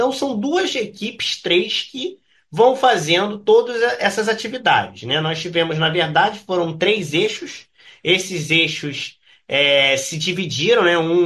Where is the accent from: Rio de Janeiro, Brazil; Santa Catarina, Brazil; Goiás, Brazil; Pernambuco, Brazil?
Rio de Janeiro, Brazil; Nós que somos aqui do Rio de Janeiro, a gente tem uma forma de trabalho.